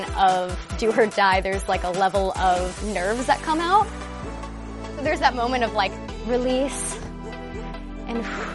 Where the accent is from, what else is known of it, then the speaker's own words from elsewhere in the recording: Spring Hill, Florida, United States; also born or lived in Cleveland, Ohio; I was a rookie last year. I was born in Cleveland, Ohio, and I grew up in Spring Hill, Florida.